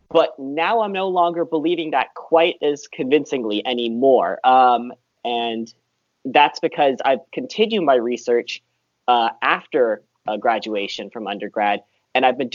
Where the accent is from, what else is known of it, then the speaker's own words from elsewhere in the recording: San Diego, California, United States; when I grew up here in San Diego, it's pretty dry.